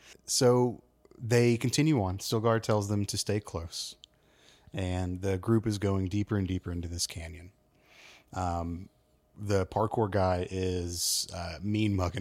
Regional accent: the South, United States; accent: Southern; I'm because that kind of fits in with my natural Southern accent.

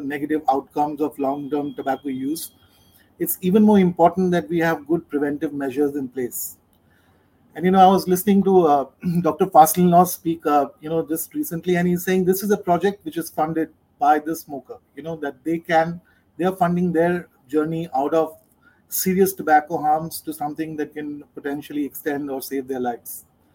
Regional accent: India; I'm from India. I'm based in Mumbai, which is a large city.

